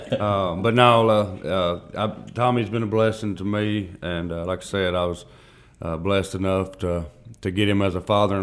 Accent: Adamsville, Tennessee, United States; I was born and raised in Adamsville. Did most of my running over there. Been in Pickwick about the last 10 years, I guess.

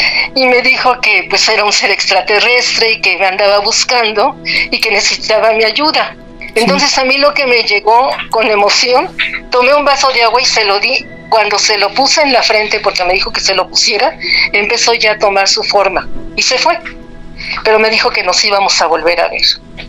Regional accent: Mexico City, Mexico; yo soy del Distrito Federal, sí, ahí nací, ahí en la calle de Fortuna

